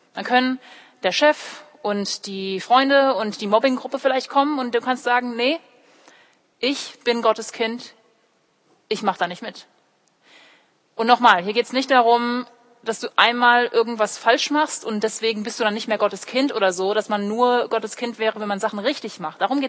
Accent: Heidelberg, Baden-Württemberg, Germany; first language English; German is a second language; also born or lived in California, United States; ich bin in Heidelberg aufgewachsen. Ich bin sogar hier in die Gemeinde gegangen, in der FEG. Aber Heidelberg ist doch nicht meine Heimat. Ich bin hier doch nicht geboren. Ich bin in Amerika geboren, in Kalifornien. Englisch ist meine Muttersprache

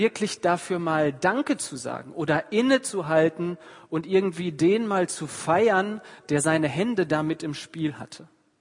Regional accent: Bielefeld, North Rhine-Westphalia, Germany; weil ich komme ja eigentlich aus Bielefeld

